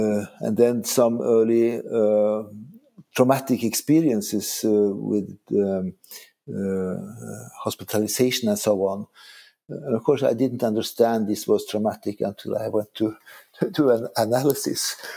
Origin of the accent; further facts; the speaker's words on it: Norway; I am a so-called after the war child, and growing up in Norway after the Germans left